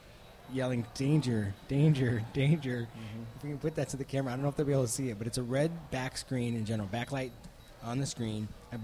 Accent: Indiana, United States; The people around me, including you, know that I grew up in Indiana.

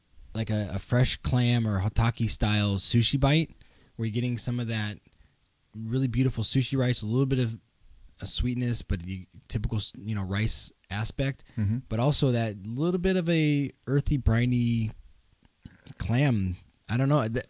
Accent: Midwest, United States; I grew up in the Midwest where we didn't do a lot of fresh ground pepper.

